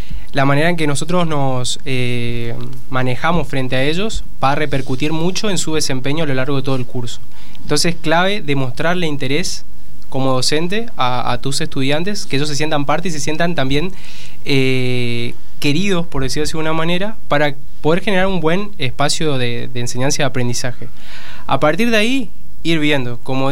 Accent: Argentina; Somos jóvenes de Chaco, de Salta, de Córdoba, de Santa Fe, de Santa Cruz, de Buenos Aires.

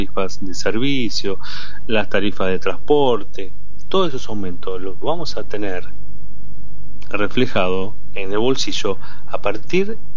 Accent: Argentina; Lo preocupa como argentino, fundamentalmente, como padre de familia.

